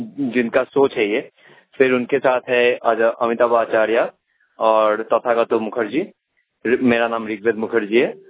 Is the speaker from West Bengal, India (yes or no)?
yes; Kolkata, West Bengal, India; मैं कलकत्ता से आया हूँ।